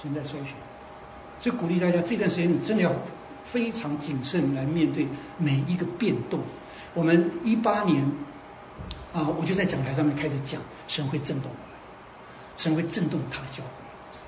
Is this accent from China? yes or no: yes; China; 那我们中国人说